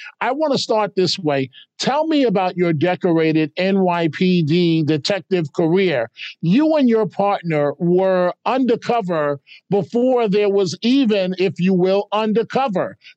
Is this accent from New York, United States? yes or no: yes; New York City, New York, United States; As a kid growing up in New York City, the Bronx, I was a huge fan of the TV police show Starsky and Hutch.